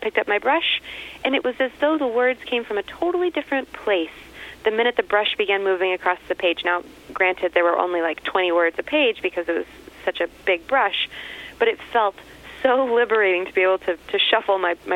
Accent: Texas, United States; Well, originally from Texas.

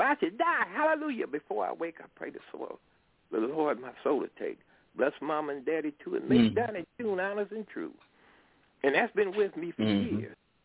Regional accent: Dayton, Ohio, United States; born there; I'm 69 years old. I was born in Dayton, Ohio.

